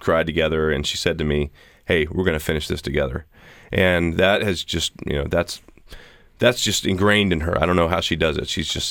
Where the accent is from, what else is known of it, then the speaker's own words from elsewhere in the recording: Austin, Texas, United States; I'm from Austin, Texas, and a big running city, even back in the 80s